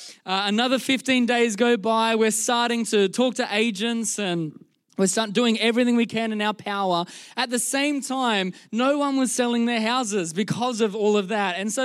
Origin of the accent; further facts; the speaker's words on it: Queensland, Australia; now in Melbourne, Australia; we are originally from Queensland, our other location. And we moved to Melbourne in 2019 to plant C3 Powerhouse Melbourne East.